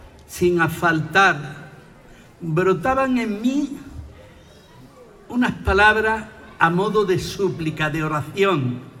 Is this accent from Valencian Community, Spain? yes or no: no; Fuente Palmera, Andalusia, Spain; born there; Nací en Fuente Palmera hace muchos años ya.